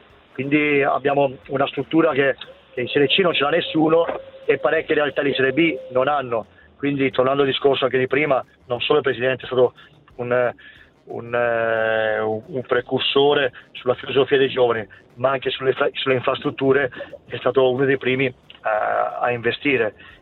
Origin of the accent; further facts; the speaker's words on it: Bergamo, Lombardy, Italy; perché comunque sono cresciuto a Bergamo